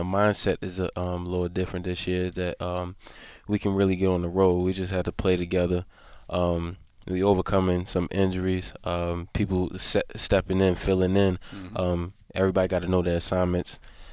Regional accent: Baltimore, Maryland, United States; Oh, yeah, I'm from Baltimore.

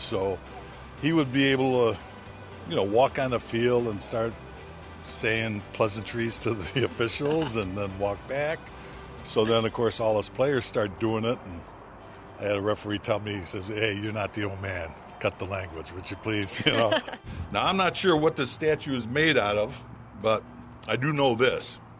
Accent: Chicago, Illinois, United States; born there; I was born in Chicago, born to be a Bear, born to play for Papa Bear.

